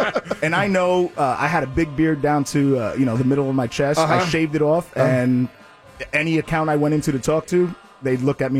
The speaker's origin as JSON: {"language": "English", "country": "United States", "said": "I'm from America."}